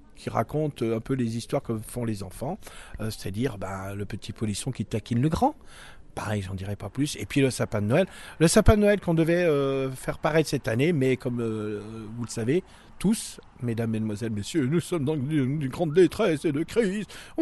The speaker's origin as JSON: {"language": "French", "town": "Lyon", "region": "Auvergne-Rhône-Alpes", "country": "France", "said": "Je suis un petit Lyonnais, comme on dit, un petit gaune."}